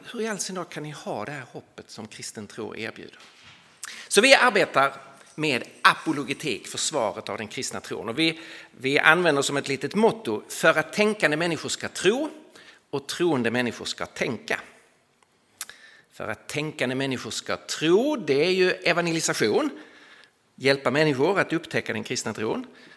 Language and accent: Swedish; Lund, Skåne, Sweden; accent: Skåne; now in Stockholm, Sweden; möjligtvis förråder mig min dialekt att jag inte är riktigt därifrån, utan jag är ju skåning till mitt ursprung, född och uppvuxen i Lund, men bor i Stockholm sedan många år tillbaka.